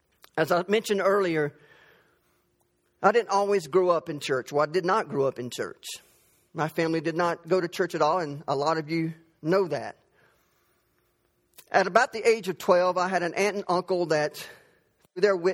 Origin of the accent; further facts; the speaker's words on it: Dothan, Alabama, United States; I grew up in Dothan, Alabama. And so I had a little pickup truck, and I was driving around the Ross Clark Circle in Dothan.